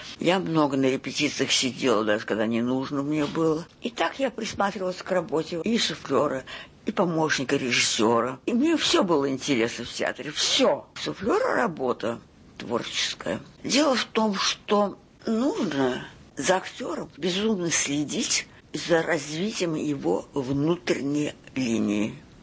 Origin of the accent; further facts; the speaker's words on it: Kharkiv, Kharkiv Oblast, Ukraine; now in Moscow, Russia; Я росла в Харькове.